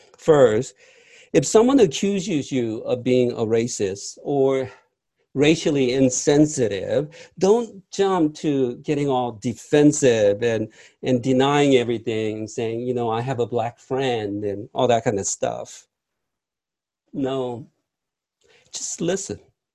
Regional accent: South Korea; I grew up in Korea, and when I was growing up

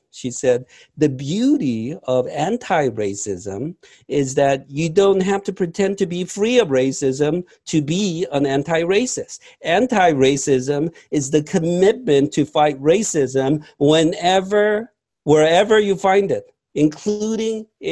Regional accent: South Korea; I grew up in Korea, and when I was growing up

